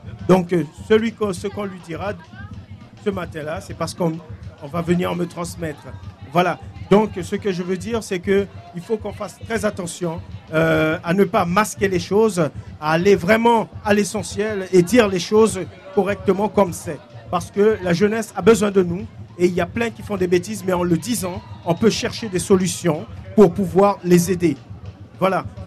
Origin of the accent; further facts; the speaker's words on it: French Guiana, France; issu de la population Boni, du peuple Boni, qu'on appelle Aloukou, donc je suis du Haut-Maroni.